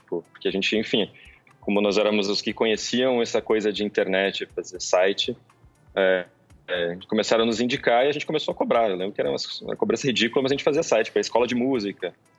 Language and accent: Portuguese; Porto Alegre, Rio Grande do Sul, Brazil; Eu sou de Porto Alegre, enfim, é o meu time, time do coração